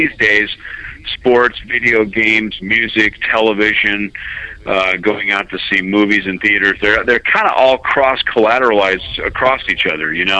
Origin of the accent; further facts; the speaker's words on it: Minnesota, United States; I grew up in the Midwest in a little on a farm, you know, in southern Minnesota.